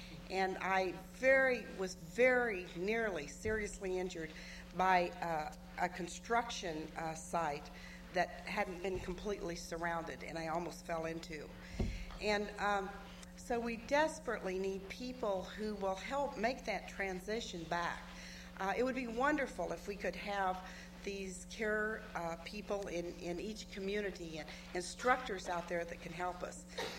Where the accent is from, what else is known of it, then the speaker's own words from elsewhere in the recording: Fort Yukon, Alaska, United States; now in Anchorage, United States; I'm from Fort Yukon, currently living in Anchorage.